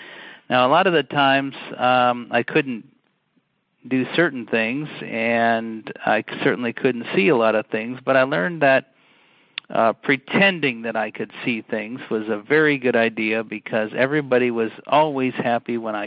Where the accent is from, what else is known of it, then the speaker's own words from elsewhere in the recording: Milwaukee, Wisconsin, United States; I grew up in Milwaukee, Wisconsin, and both my parents have high school diplomas. They good Midwest folks.